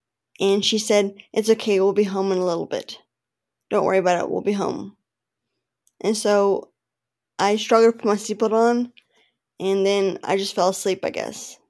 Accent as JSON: {"language": "English", "region": "Texas", "country": "United States", "said": "I'm from Texas, and I am a mother to two little girls who are really outgoing and fun."}